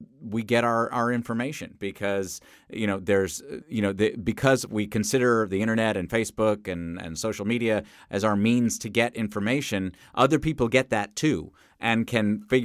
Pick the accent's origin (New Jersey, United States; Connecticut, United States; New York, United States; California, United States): New York, United States; I grew up in New York.